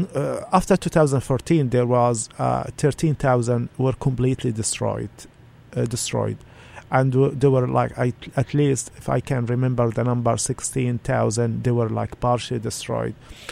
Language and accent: English; Gaza Strip, Palestine; English is a second language; now in Olympia, United States; Growing up in Gaza. Growing up seeing orphans.